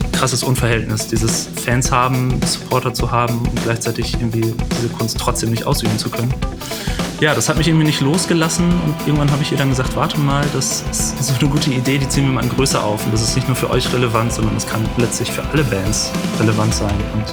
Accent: Büren, North Rhine-Westphalia, Germany; born there; Geboren in Büren, studiert.

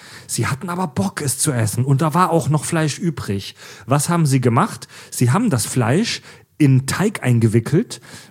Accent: Baden-Württemberg, Germany; Ich komme ja aus dem Schwabeländle, aus dem baden-württembergischen Raum, Südwestdeutschland.

